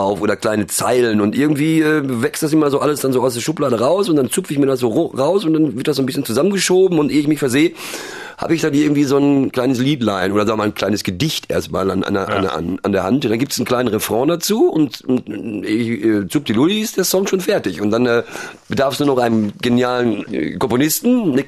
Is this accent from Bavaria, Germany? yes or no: no; North Rhine-Westphalia, Germany; Mein Ruhrgebiet war meine Heimat und da ich da jetzt weg bin